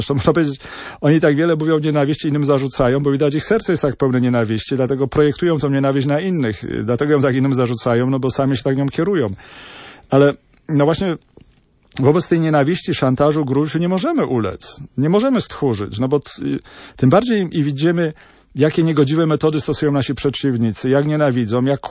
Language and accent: Polish; Kraków, Lesser Poland, Poland; No, ja jestem z Krakowa, już tam nie zdążę z Torunia